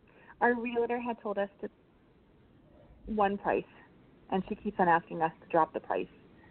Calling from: Massachusetts, United States; Massachusetts.

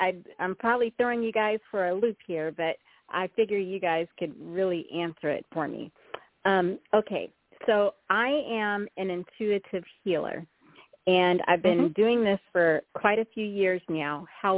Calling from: West Hills, California, United States; I'm calling from West Hills in Southern California with this miserable rain.

